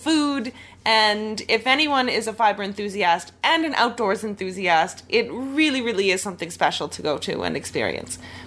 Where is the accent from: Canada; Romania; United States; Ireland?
Canada; Edmonton, Alberta; We are both from Edmonton, Alberta, Canada.